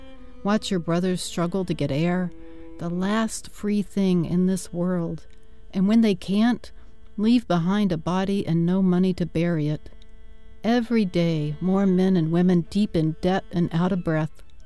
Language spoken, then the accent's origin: English; West Virginia, United States; because I grew up in West Virginia and I'd heard